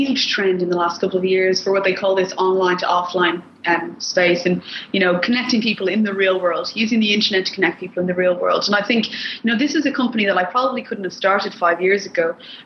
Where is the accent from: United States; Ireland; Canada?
Ireland; Leixlip, Leinster; moved away as an adult; now in United Kingdom; I am. I'm from Leixlip. So I lived here until the age of 22.